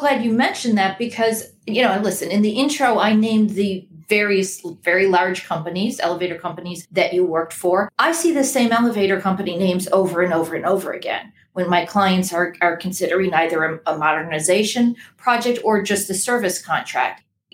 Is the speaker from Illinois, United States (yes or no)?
yes; Chicago, Illinois, United States; I'm from Chicago. It was the Sears Tower when I grew up there, and now it's called the Willis Tower.